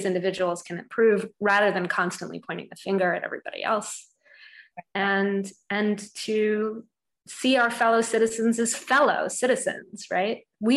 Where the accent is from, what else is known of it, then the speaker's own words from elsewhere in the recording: England, United Kingdom; I'm white, the fact that I'm a woman, the fact that I'm a Northerner